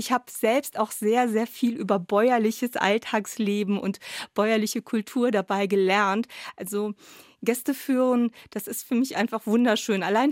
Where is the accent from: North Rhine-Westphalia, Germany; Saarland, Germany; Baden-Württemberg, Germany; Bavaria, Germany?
Saarland, Germany; Mettlach; ich will unbedingt was in meiner Heimatgemeinde Mettlach machen.